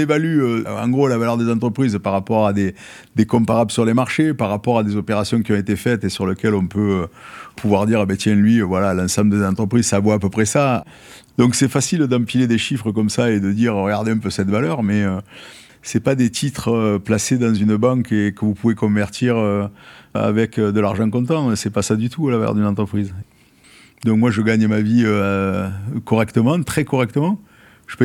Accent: France; Je suis français, moi. Je suis pur français, moi.

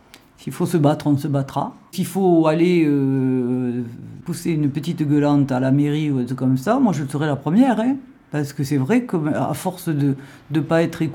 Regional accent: Montauban, Occitanie, France; je suis de Montauban.

